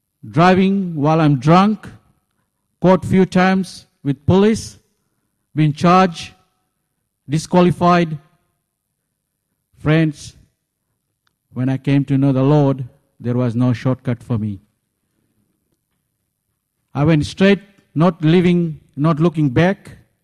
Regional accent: Fiji; moved away as an adult; Originally, I was born in Fiji. And I'm as Fijian Indian.

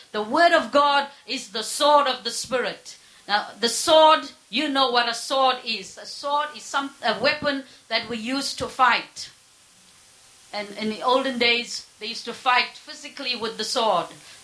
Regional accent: South Africa; I come from South Africa, and it's sad when I go back there.

